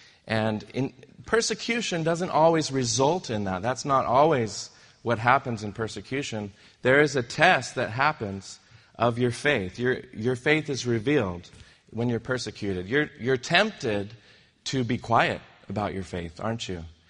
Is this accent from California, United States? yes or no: yes; Monterey, California, United States; I'm from Monterey, so I'm very comfortable there. I always find myself going back there every year or two. And that's home.